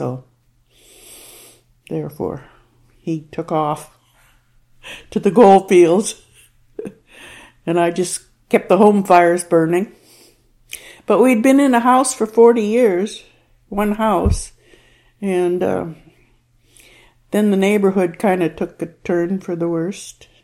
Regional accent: Hopkins, Minnesota, United States; I was born in Minneapolis, Minnesota, at the Swedish Hospital on June 13th, 1936. My parents moved shortly thereafter out to Hopkins, Minnesota, and we had 10 acres, and it was considered a hobby farm.

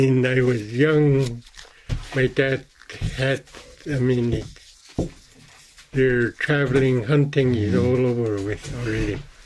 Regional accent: Northway, Alaska, United States; born there; I was born in Northway Village, Old Village

